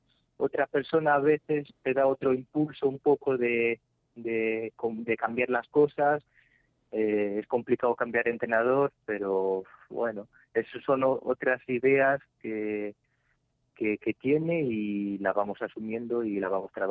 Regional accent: Switzerland; Spanish is a second language; also born or lived in Spain; mi madre es de Zamora, así que las raíces están aquí en España. Aunque nací allí, me considero también español, tanto español como suizo.

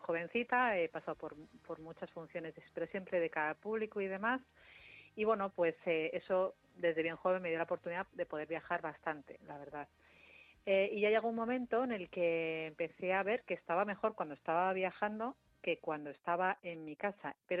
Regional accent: Madrid, Community of Madrid, Spain; Yo que vivo en Madrid, soy de Madrid

